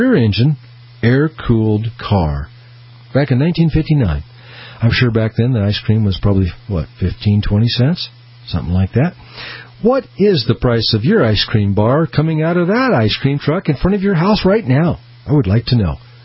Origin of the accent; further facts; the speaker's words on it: Peoria, Illinois, United States; Back in Chicago, Illinois. Actually, I was from Peoria, Illinois.